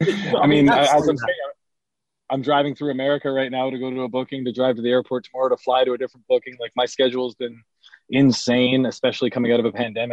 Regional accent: Canada; growing up as a Canadian fan, especially, I was such a fan of the Hart Foundation growing up and then Team Canada.

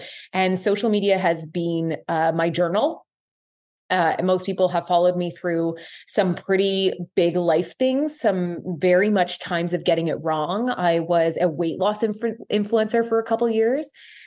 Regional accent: Guelph, Ontario, Canada; I am from Guelph, Ontario. I'm back in my hometown. I live 5 minutes away from my parents.

